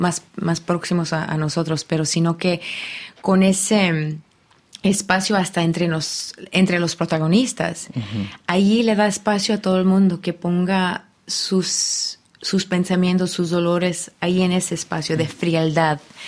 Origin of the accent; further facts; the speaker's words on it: Chicago, Illinois, United States; born there; Nací en Chicago